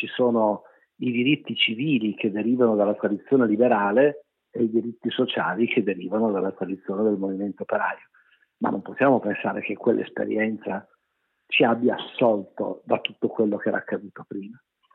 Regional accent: Piedmont, Italy; Io sono originario della Val Sangone, provincia di Torino, vicino alla Val di Susa.

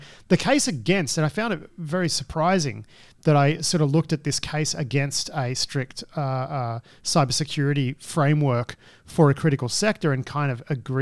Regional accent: Australia; Or maybe it's cultural, in that we're Australian and we look at this and we think that it's nuts.

